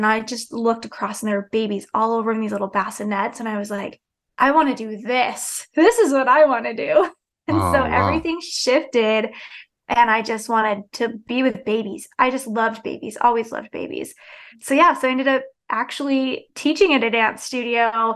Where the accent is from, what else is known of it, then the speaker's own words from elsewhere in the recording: Salt Lake City, Utah, United States; Yeah, so born and raised in Salt Lake City, Utah. Super boring, never left. Just have stayed here my whole life.